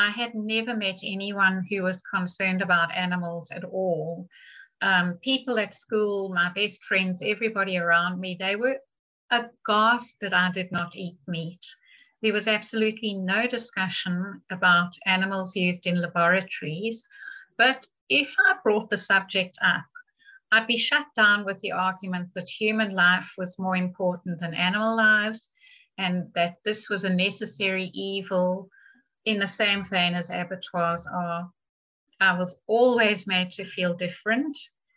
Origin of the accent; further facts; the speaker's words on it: South Africa; I should have said from the start, I grew up in South Africa.